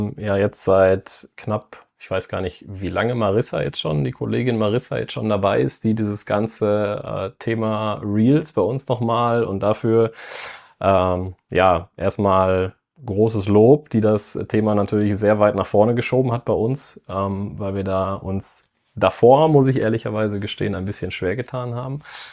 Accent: North Rhine-Westphalia, Germany; ich bin auch kein Düsseldorfer, so wie der Großteil des Teams, sondern Sauerländer jung

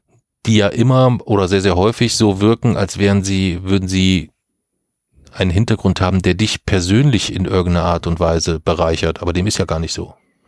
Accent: Solingen, North Rhine-Westphalia, Germany; born there; Solingen, in meinem Geburtsort.

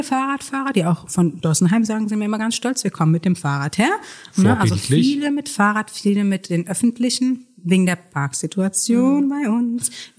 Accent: Heidelberg, Baden-Württemberg, Germany; Also ich bin ursprünglich aus Heidelberg. Ich bin auch hier geboren in Elisabeth.

